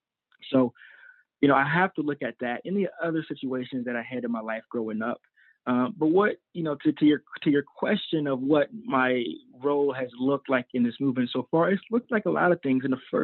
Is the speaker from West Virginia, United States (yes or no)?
yes; West Virginia, United States; And so that's definitely been critical in my understanding growing up in West Virginia, how race plays in my life and just in general.